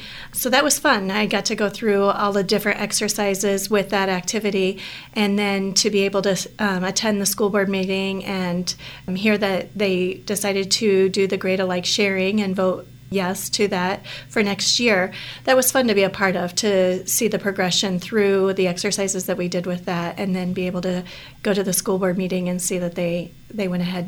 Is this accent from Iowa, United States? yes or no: yes; Dexter, Iowa, United States; I'm originally from Dexter. So I was born and raised in this area.